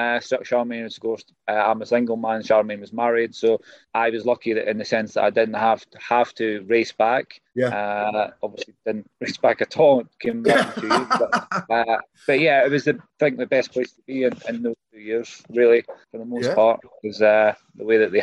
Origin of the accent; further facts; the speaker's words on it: Scotland, United Kingdom; I was not expecting, as a Scottish guy, to get the nicest welcome necessarily